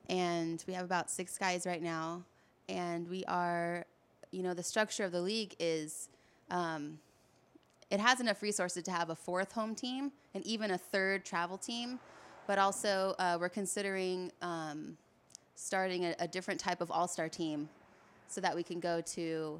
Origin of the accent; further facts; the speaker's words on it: California, United States; now in Long Beach, United States; I live in Long Beach now and on the shop here, but I'm from the South Bay, so... I'm from, like, the harbor area, you know?